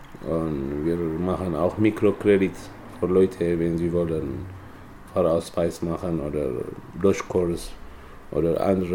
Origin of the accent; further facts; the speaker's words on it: Eritrea; now in Aarau, Switzerland; ich wohne hier in Aarau. Und ich bin seit 9 Jahren hier in Aarau gewohnt. Ich komme aus Eritrea, ich bin 33 Jahre alt.